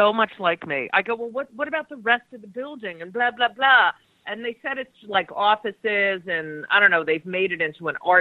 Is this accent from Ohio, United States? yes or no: no; New Jersey, United States; You know, when I was growing up in New Jersey, I went to high school with people like Chris Christie